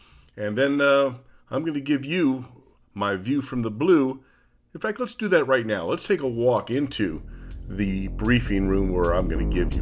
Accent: Las Vegas, Nevada, United States; As you know, probably, this is my hometown. Las Vegas is where I live.

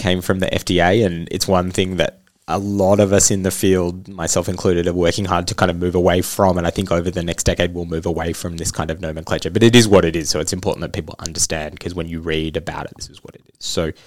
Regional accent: Australia; one of the things that I love about being an Australian in this field is that we really punch above our weight in terms of research and development

